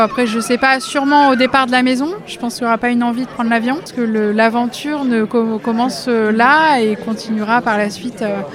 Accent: La Rochelle, Nouvelle-Aquitaine, France; moved away; on est de La Rochelle, mais on a déménagé de région, on est parti dans les montagnes.

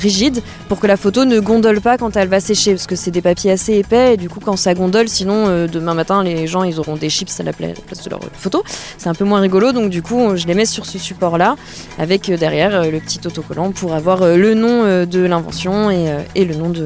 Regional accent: Rennes, Brittany, France; je suis avec Jérôme Corollaire. On est de Rennes.

